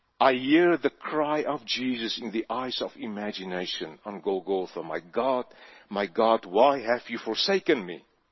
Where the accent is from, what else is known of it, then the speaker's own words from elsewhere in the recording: South Africa; many years later when I grew up in South Africa